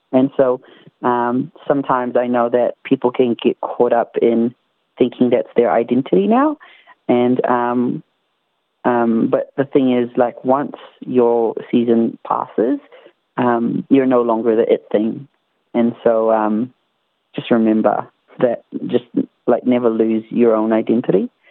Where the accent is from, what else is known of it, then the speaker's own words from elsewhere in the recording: New Zealand; also born or lived in Tarlac City, Philippines; now in Australia; I was a short Filipino, literally came from Tarlac City, who ended up growing up in New Zealand, moved to Australia